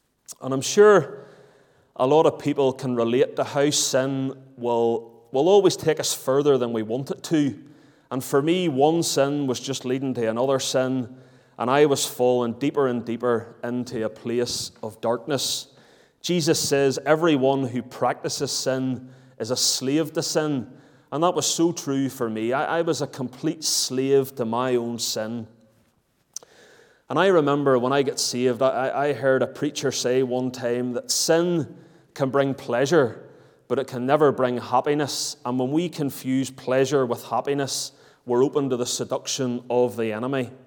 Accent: Larne, Northern Ireland, United Kingdom; Protestant family. My dad, he would be heavily involved in that whole loyalist movement. And growing up in Larne

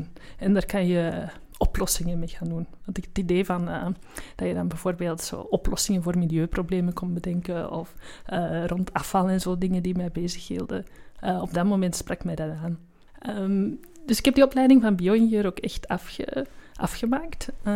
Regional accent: Antwerp, Belgium; Ik ben zelf opgegroeid in de Antwerpse Kempen, dat kan je misschien ook horen, in een dorp dat uiteindelijk toch nog redelijk een landbouwgemeente is, waar ik zelf woonde naast een bos.

